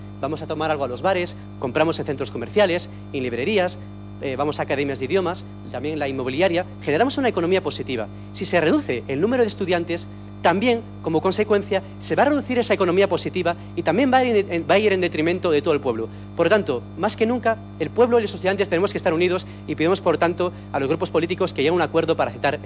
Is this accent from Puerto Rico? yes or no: no; Galicia, Spain; como por ejemplo de Galicia, de donde soy yo.